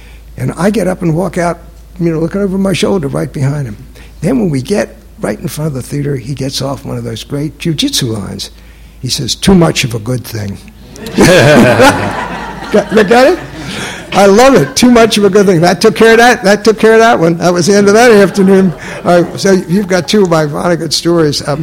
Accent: Baltimore, Maryland, United States; I'm from Baltimore, you know, we call it Balmer, but Baltimore, but Balmer.

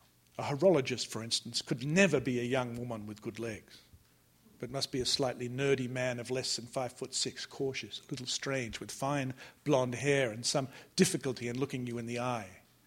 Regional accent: Australia; She's English. I'm Australian. I can't do the voice out loud.

